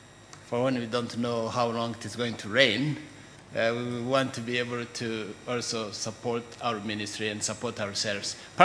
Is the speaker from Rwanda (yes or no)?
yes; Rwanda; And greetings from Rwanda. And I tell people … from Rwanda